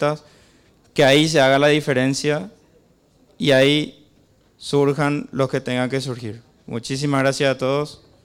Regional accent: Paraguay; porque todos somos paraguayos acá presentes

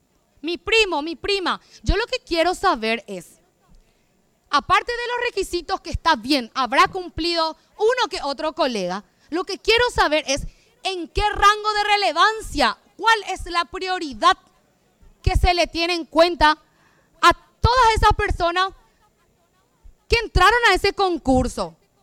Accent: Central, Paraguay; yo soy de Central, colegas, pero me manejo por Asunción

